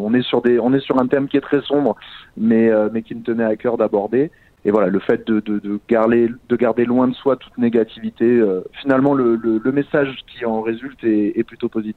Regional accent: France; je suis français et toute ma famille aussi. Je n'ai pas d'origine anglo-saxonne ou quoi.

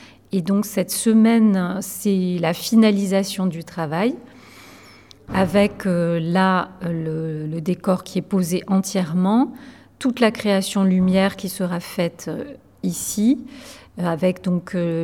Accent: Carcassonne, Occitanie, France; born there; moi je suis née à Carcassonne. C'est aussi pour la raison pour laquelle je suis là, dans le sens où j'ai gardé des liens forts avec l'Occitanie. Et j'ai fait des études de lettres modernes à Montpellier.

